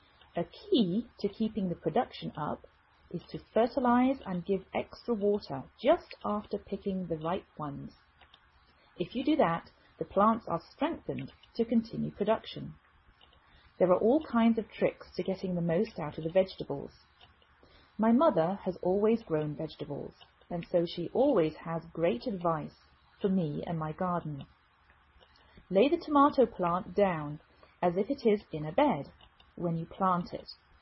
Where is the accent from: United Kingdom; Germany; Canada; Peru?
United Kingdom; England; now in United States